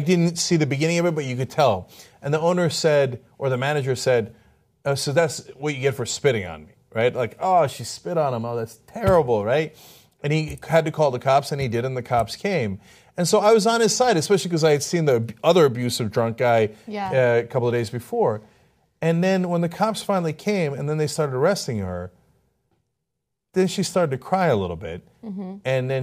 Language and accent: English; New Jersey, United States; I take that personal offense at the Subway thing because I'm from Jersey.